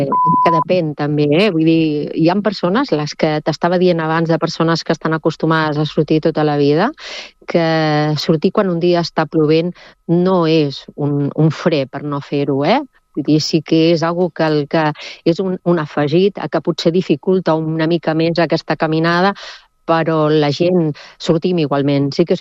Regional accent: Sabadell, Catalonia, Spain; now in Castellar del Vallès, Spain; jo vinc de Sabadell i jo he viscut sempre, soc nascuda a Sabadell, eh? Fa 9 anys que estic a Castellar

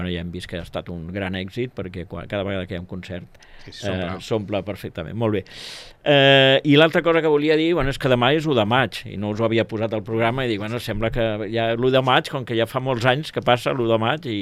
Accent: Sabadell, Catalonia, Spain; els que venim de Sabadell veiem que, no critico Sabadell ara, no?

